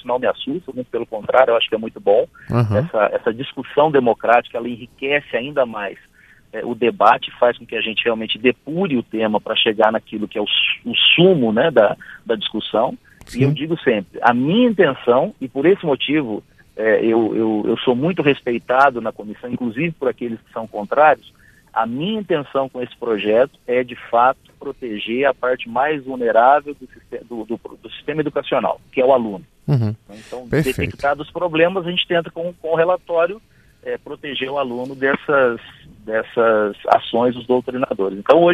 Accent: São Paulo, Brazil; Agora, por exemplo, eu sou de São Paulo, ontem nós celebramos em São Paulo um feriado

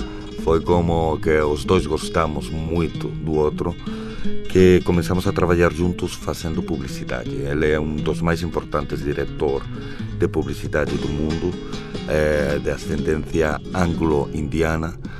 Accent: Madrid, Community of Madrid, Spain; Eu morei minha vida inteira em Madrid

